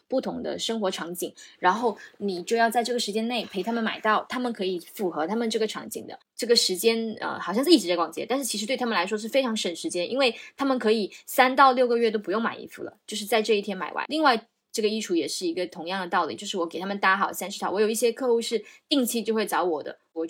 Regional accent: Shantou, Guangdong, China; 我自己是94年的，我是汕头的

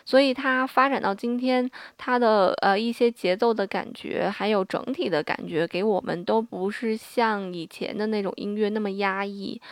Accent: China; 我们中国人

